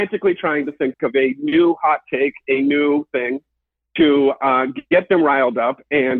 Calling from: Massachusetts, United States; From the great state of Massachusetts, the great Commonwealth of Massachusetts.

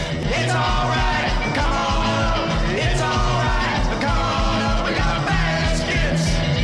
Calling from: Chicago, Illinois, United States; I'm calling from Chicago.

